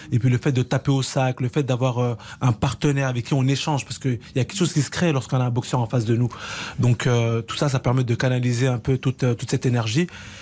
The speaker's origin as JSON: {"language": "French", "region": "Dakar", "country": "Senegal", "tie": "born there", "said": "Je suis né à Dakar"}